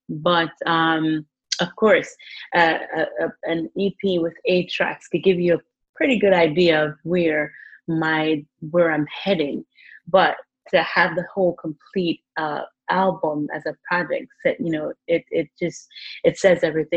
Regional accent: Jamaica; as a Jamaican and in Jamaica, we see Africa as one place.

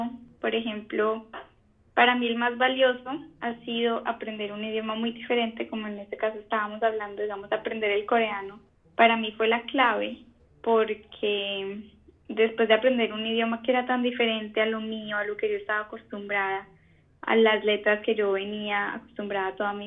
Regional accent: Colombia; Pero como colombiana, sí te tengo que confesar que lo que más duro me ha dado

